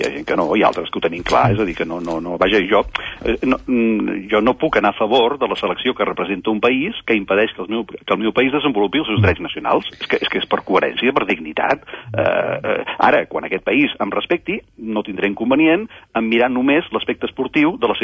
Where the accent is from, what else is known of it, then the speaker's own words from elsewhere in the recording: Catalonia, Spain; jo, com molts catalans, jo sóc un català que té dues seleccions